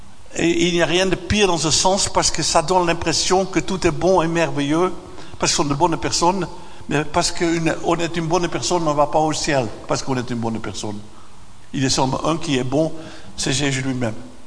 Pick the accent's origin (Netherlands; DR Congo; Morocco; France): Netherlands; Haarlem, North Holland; French is a second language; Moi, je viens d'une famille de la Hollande, de Haarlem. Ma maman était catholique d'origine, mon père était protestant d'origine.